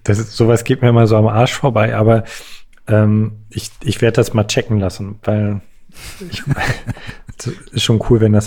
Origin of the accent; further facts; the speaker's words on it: eastern Germany, Germany; Ich komme aus Ostdeutschland.